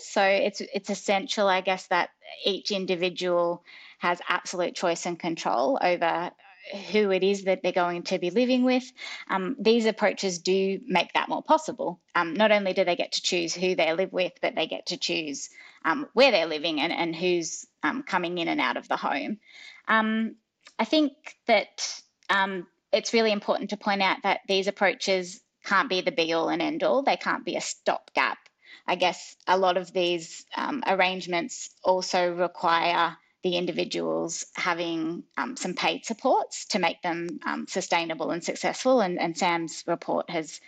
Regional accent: Victoria, Australia; moved away; Look, I'm from Victoria. I've heard all of the jokes about Western Australia before I moved over here, like WA stands for wait a while.

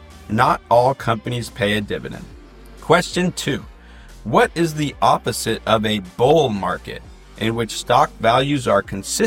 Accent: Pacific Northwest, United States; I grew up in the Northwest, a big fan of Ken Griffey and Ichiro, so I am excited for them.

